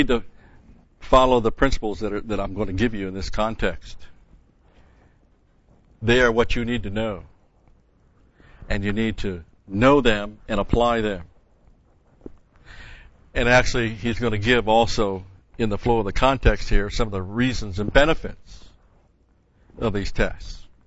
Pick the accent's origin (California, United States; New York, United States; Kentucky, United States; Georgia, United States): New York, United States; Now, when I was growing up in the New York State school system, they had Regents tests that you had to pass at the end of every year.